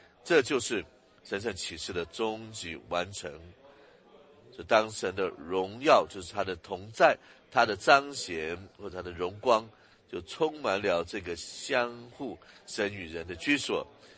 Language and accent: Chinese; England, United Kingdom; 你知道我是在英国这个中学长大的